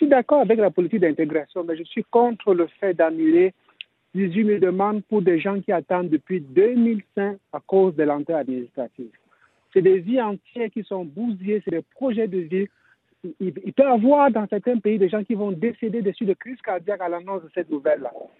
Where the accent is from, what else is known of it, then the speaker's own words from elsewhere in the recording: Cameroon; nous sommes des Camerounais